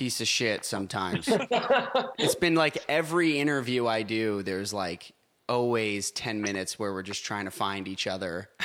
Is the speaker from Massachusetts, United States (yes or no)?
yes; Boston, Massachusetts, United States; now in Los Angeles, United States; I just moved out to LA and I'm from Boston.